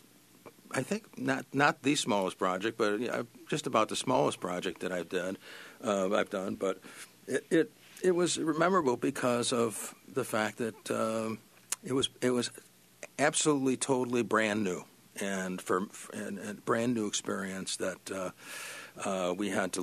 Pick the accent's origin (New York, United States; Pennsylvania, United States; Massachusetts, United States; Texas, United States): New York, United States; Dolgeville; also born or lived in Little Falls; I was born in Little Falls, New York, and spent the early part of my life until I was a junior in high school in Dowdsville, New York. It was population somewhere swinging between 3,000 and 3,500.